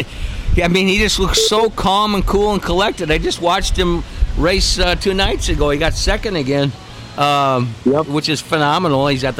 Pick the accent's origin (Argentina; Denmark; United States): United States; Midwest; moved away; You know, I came from the Midwest all 7 years ago